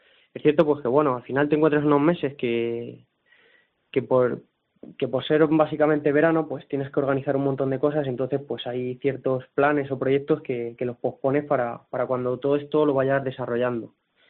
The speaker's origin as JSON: {"language": "Spanish", "town": "Pravia", "region": "Asturias", "country": "Spain", "tie": "born or raised there", "said": "Yo siempre he dicho muy orgulloso que me siento praveño, porque he nacido aquí, me crié aquí y toda mi vida la desarrollé aquí."}